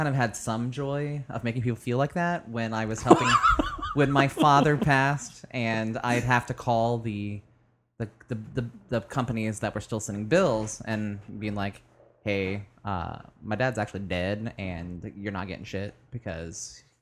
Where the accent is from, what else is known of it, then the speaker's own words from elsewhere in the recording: Indiana, United States; I'm from Indiana, and you don't put the coleslaw on it